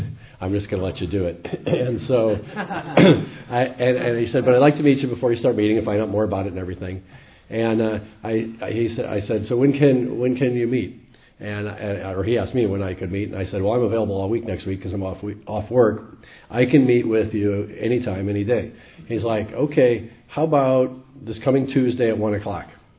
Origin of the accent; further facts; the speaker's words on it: Illinois, United States; I'm from Illinois.